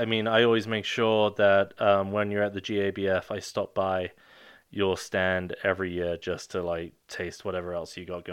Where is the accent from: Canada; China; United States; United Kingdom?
United Kingdom; I'm British. I'm going to correct you on your pronunciation, but yeah, Fuggle.